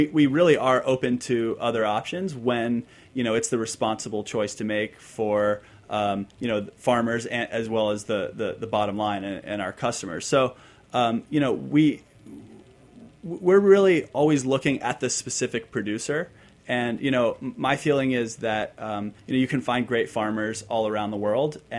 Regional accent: San Diego, California, United States; I grew up in San Diego. I love little taquerias. I grew up eating in them

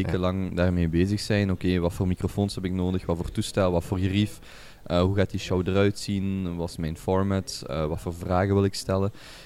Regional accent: Genk, Flanders, Belgium; afkomstig van Limburg, van Genk, zoals iedereen van uw luisteraars ongetwijfeld hoort. Ik ben pas 25 geworden in 2016. Ik kom van een gezin waar mijn vader en vaderskant Limburgse boeren zijn en mijn moederskant van Antwerpen komen.

